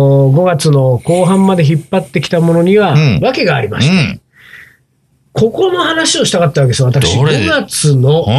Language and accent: Japanese; Hamamatsu, Shizuoka, Japan; 地元浜松